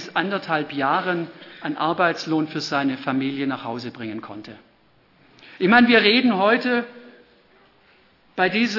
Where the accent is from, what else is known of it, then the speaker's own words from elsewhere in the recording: Baden-Württemberg, Germany; Für alle, die es noch nicht rausgehört haben, ich bin Schwabe.